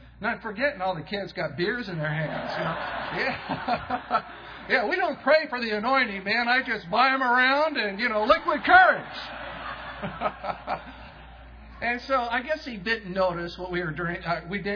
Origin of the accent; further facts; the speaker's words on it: Van Nuys, California, United States; moved away; I'm originally from these parts. I grew up in the San Fernando Valley. Anyone else here grew up in, I grew up in Van Nuys.